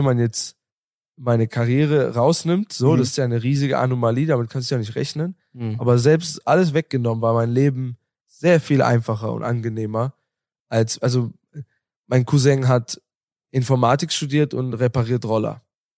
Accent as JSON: {"language": "German", "country": "Bosnia & Herzegovina", "said": "dass gerade Bosnien und Herzegowina, wo ich herkomme"}